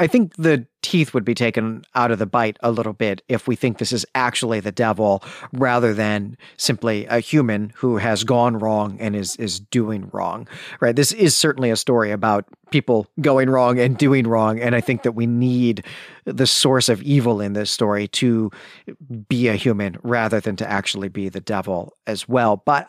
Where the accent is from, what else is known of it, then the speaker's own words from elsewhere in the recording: Chicago, Illinois, United States; which, of course, is offensive to me as someone who was born and raised in Chicagoland.